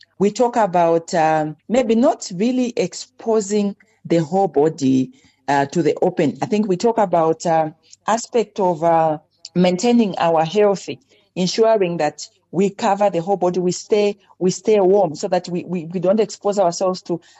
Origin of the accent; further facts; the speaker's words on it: Western Province, Zambia; I come from a culture where men wear skirts. I'm Lozi from Western Zambia. They wear skirts and it's called a siziba.